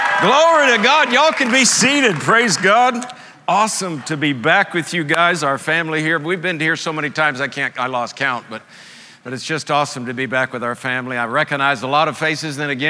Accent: Tampa, Florida, United States; But I'm from Florida, born and raised in Tampa, Florida, a beach bum, you know, love the beach.

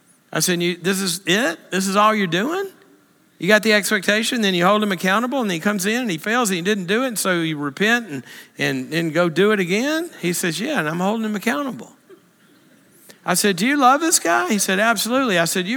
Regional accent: the South, United States; cotton, I grew up in the South, soybeans, you get one harvest a year, right?

